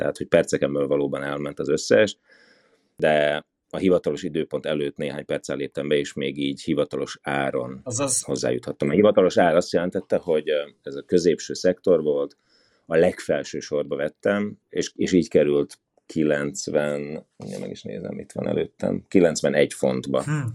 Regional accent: Southern Slovakia, Slovakia; én felvidéki vagyok

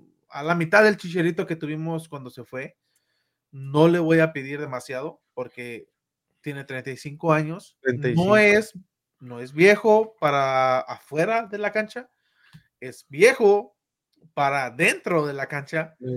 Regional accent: Morelos, Mexico; Es mi equipo porque es de donde yo soy, de Morelos.

